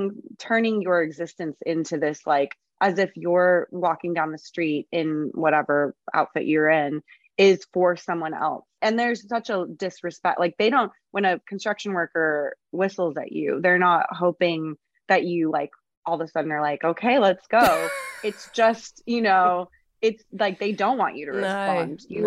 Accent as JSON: {"language": "English", "region": "California", "country": "United States", "tie": "born or raised there", "said": "and I grew up in Southern California."}